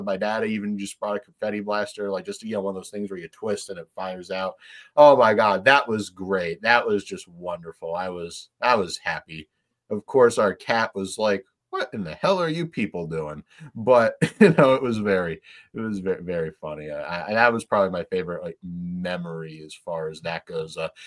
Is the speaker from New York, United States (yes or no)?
no; Delaware, United States; Yeah, I grew up in Delaware with the Eagles people harassing me every day.